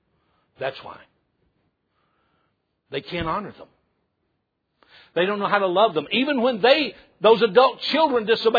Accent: Georgia, United States; I grew up in Middle Georgia, and when I was in the fifth grade, we got a dog.

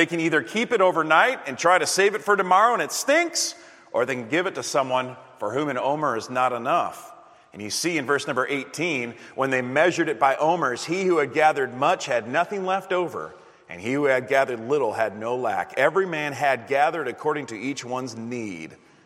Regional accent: Wisconsin, United States; Now, I'm from Wisconsin

